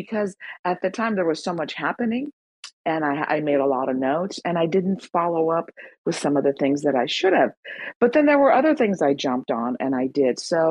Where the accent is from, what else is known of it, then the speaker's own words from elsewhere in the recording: Iran; now in United States; And as an Iranian like yourself, I am a U.S. citizen, Ida, but in my U.S. passport, it still says I was born in Iran.